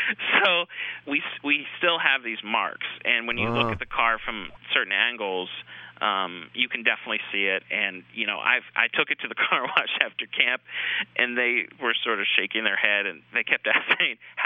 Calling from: Narberth, Pennsylvania, United States; I'm calling from Narberth, Pennsylvania.

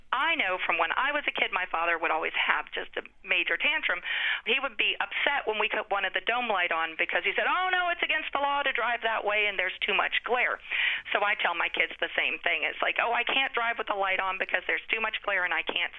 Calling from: Solomons, Maryland, United States; I'm calling from Solomons, Maryland

